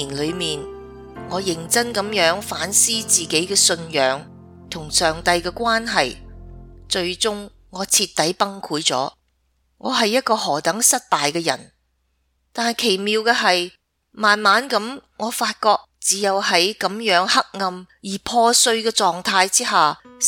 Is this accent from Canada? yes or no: yes; Ottawa, Ontario, Canada; also born or lived in Vancouver; 我出生于温哥华，在渥太华长大。